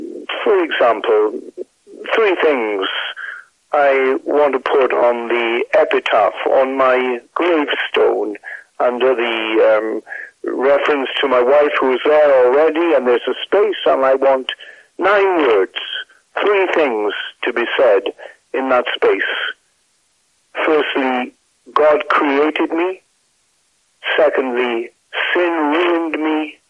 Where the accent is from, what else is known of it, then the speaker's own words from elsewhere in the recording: Wales, United Kingdom; accent: mid-Atlantic tinge; also born or lived in Philadelphia; I'm Welsh, and I speak Welsh and preach in Welsh, too, as I did at a minister's conference in Bala just a month ago, gave 2 messages in the old Welsh language.